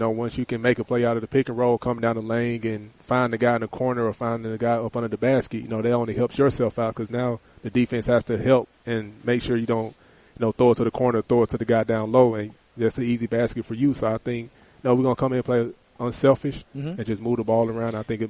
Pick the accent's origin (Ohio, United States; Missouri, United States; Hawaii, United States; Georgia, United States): Georgia, United States; Atlanta; man, I'm from Atlanta, so my team, the Falcons.